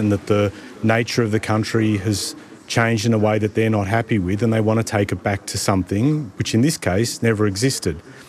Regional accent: Sydney, New South Wales, Australia; I grew up in Western Sydney with kids who were migrants

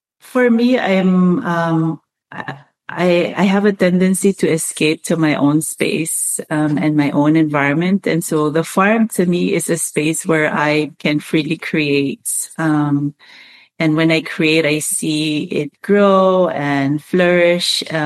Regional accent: Palau; I was born and raised here in Palau. My father, he's half Palauan, half Japanese.

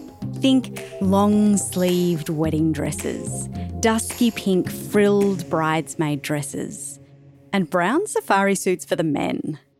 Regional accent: Tasmania, Australia; I grew up in Australia's wild island state, Tasmania, and have spent a lot of time bushwalking, climbing, sea kayaking.

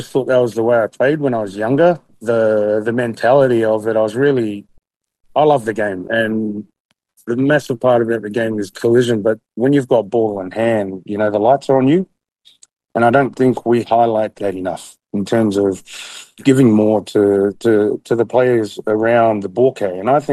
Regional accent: Wellington, New Zealand; Yeah, so we're Aofanga in Samoa. That's where Dad's raised. But we moved to New Zealand. I'm born and raised in Wellington.

